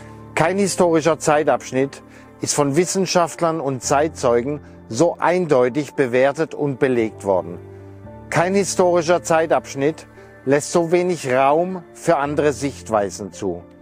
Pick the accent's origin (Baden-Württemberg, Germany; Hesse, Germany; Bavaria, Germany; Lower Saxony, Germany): Baden-Württemberg, Germany; Pforzheim; am Beispiel der Geschichte meiner Heimatstadt Pforzheim